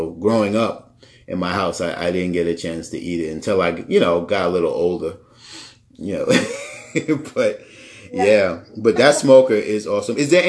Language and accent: English; New York, United States; listen, I'm from New York. I've never had, my mom had a little charcoal grill in our backyard.